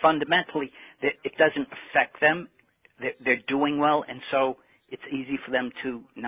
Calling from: Centerreach, New York, United States; Centerreach.

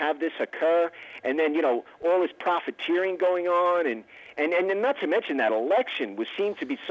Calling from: Miller Place, New York, United States; Miller Place, Long Island.

